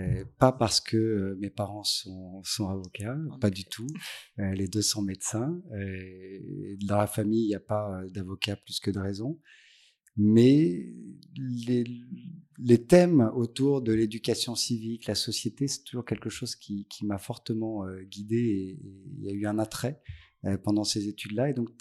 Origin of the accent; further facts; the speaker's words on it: Dijon, Bourgogne-Franche-Comté, France; born there; Alors, je ne débarque pas à Dijon parce que non, je suis née à Dijon.